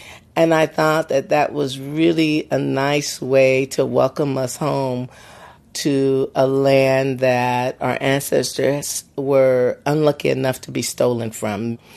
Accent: Los Angeles, California, United States; I'm from Los Angeles, California.

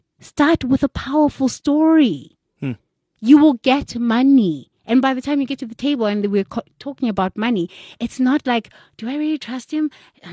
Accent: South Africa; English is a second language; moved away as an adult; now in United States; you know, as a South African, when I first got to America and somebody said to me, I actually don't care.

